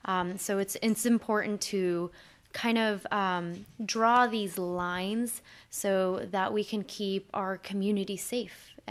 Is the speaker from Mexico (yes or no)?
yes; Mexico; I'm talking from the perspective of Mexico. I am from Mexico.